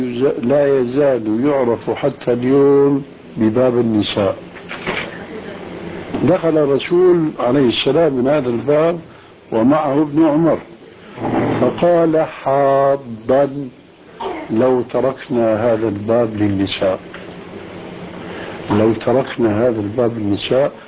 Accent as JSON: {"language": "Arabic", "country": "Syria", "said": "عندنا في سوريا"}